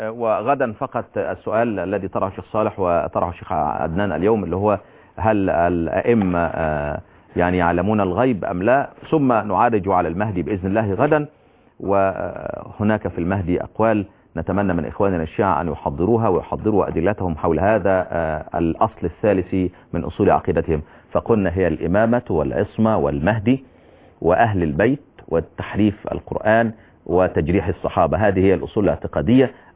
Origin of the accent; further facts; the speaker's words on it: Upper Egypt, Egypt; أنا صعيدي.